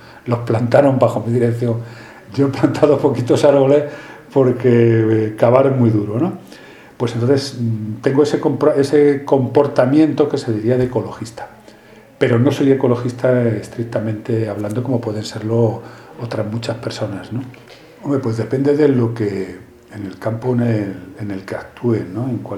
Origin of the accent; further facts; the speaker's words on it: Spain; Yo esas las veía de niño en España